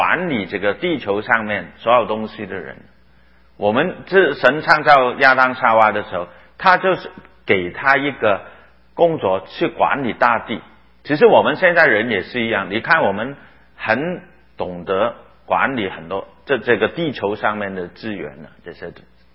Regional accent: Hong Kong; 我们香港人叫他大花童啊

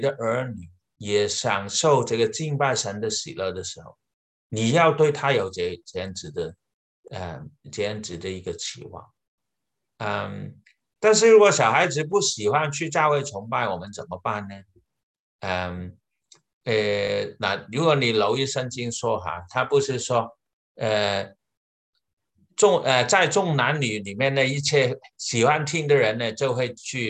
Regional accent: China; 因为我们觉得我们是中国人嘛，中国人我们的学习的水平当然呢就比起美国人好了

